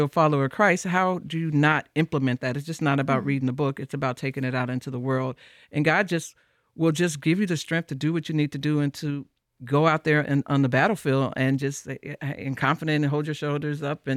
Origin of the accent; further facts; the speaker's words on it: Chicago, Illinois, United States; I don't have a college degree. I grew up in Chicago, and I had gotten a job with the city of Chicago.